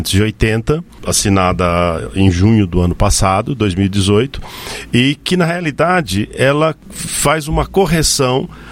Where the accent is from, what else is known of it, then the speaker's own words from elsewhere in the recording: Campinas, São Paulo, Brazil; Eu sou de São Paulo, né? De Campinas.